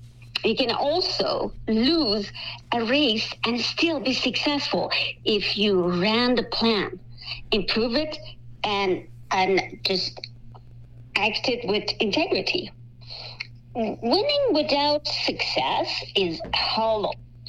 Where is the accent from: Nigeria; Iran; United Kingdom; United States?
Iran; English is a second language; I myself, as a kid, I grew up in Iran.